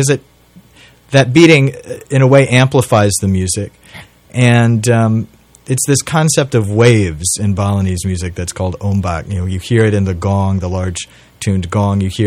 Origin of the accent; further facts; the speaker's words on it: Kansas City, Missouri, United States; Well, I grew up in Kansas City playing jazz, and then went to a weird little liberal arts school in Western Massachusetts, came back to Kansas City, was playing jazz, studying in the conservatory.